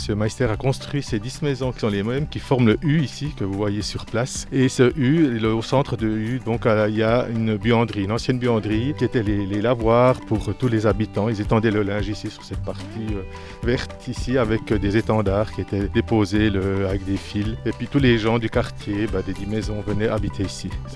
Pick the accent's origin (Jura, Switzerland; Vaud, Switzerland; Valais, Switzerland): Jura, Switzerland; Delémont; also born or lived in Develi; Oui, j'ai grandi ici. Quoi. On a déménagé de Develi à l'âge de 6 ans et j'ai fait toutes mes classes à Delémont dans cette maison ici.